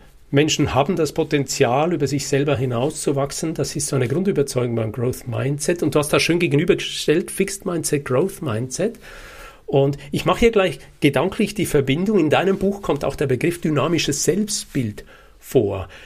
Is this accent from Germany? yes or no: no; Switzerland; ich versuch's mal nachzumachen als Schweizer